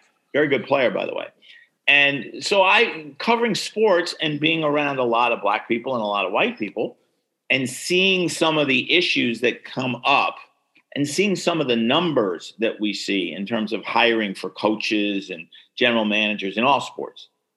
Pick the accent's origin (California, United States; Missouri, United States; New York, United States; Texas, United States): New York, United States; And I grew up in New York, as you know.